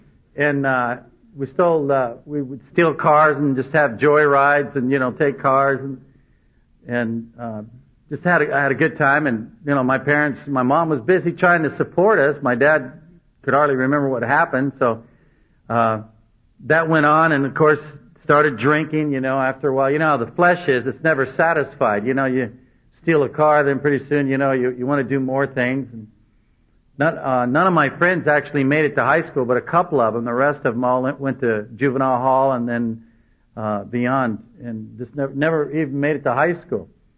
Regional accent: California, United States; I grew up here in San Gabriel Valley, and I went to high school with Raul Reed

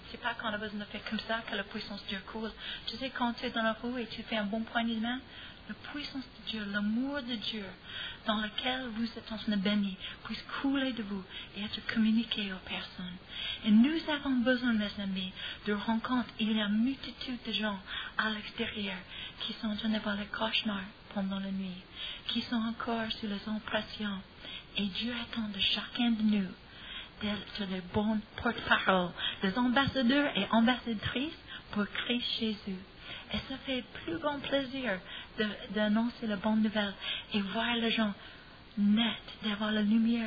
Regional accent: United States; French is a second language; Pour moi, en tant qu'Américaine, c'est un miracle

